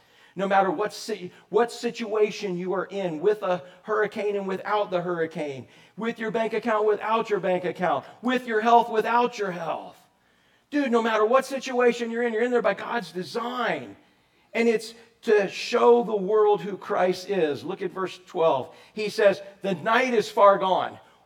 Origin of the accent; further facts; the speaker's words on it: Orlando, Florida, United States; growing up in Orlando, before there was concrete, and we had jealousy windows